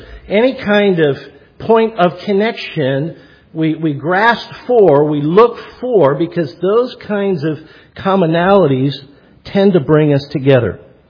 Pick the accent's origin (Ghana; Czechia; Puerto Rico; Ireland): Puerto Rico; well, I grew up in Latin America. I grew up in Puerto Rico.